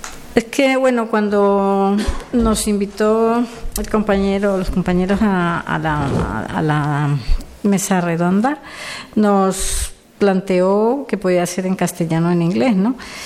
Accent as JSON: {"language": "Spanish", "country": "Colombia", "said": "yo soy de Colombia"}